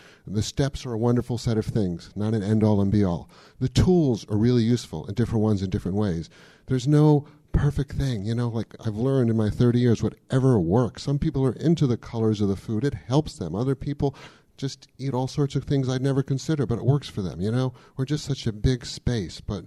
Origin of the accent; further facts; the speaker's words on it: Virginia, United States; I'm visiting from Virginia.